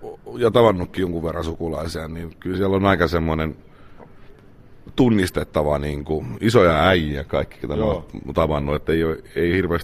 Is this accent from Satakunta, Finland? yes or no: no; Espoo, Uusimaa, Finland; mä aika ilmiselvästi tunnustan olevani espoolainen ja pääkaupunki niin on lähellä